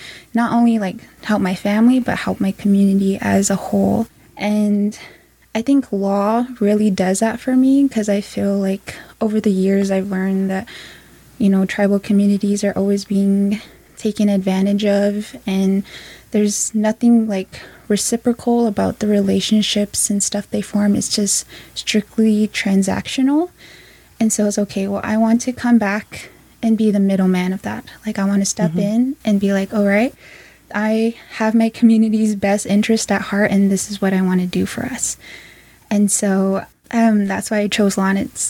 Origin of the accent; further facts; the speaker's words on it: Dulce, New Mexico, United States; and I am from Dulce, New Mexico. I am part of the Hickory Apache Nation.